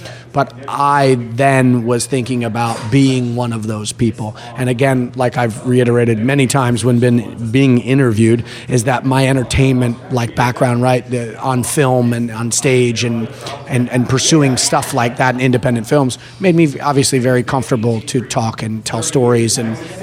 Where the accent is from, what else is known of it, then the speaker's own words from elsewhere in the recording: New Jersey, United States; Yeah, I'm originally from Jersey.